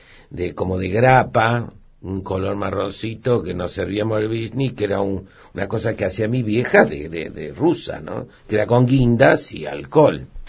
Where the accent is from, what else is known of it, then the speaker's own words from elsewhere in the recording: Córdoba, Argentina; also born or lived in Santa Fe; yo soy de Córdoba, después de Santa Fe fui a Córdoba y yo tenía la moto